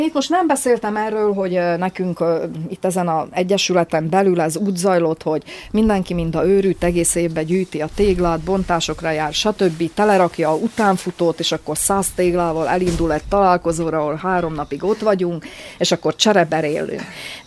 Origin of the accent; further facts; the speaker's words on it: Šamorín, Trnava Region, Slovakia; De mivel én somorjai vagyok